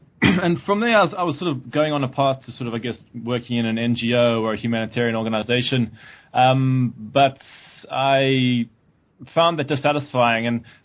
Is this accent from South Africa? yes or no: yes; South Africa; I came from South Africa, which you might tell from my accent.